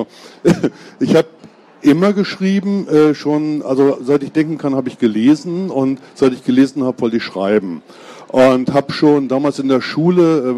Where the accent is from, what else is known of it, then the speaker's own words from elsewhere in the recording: Duisburg, North Rhine-Westphalia, Germany; Und ich bin gebürtig, komme ich aus NRW.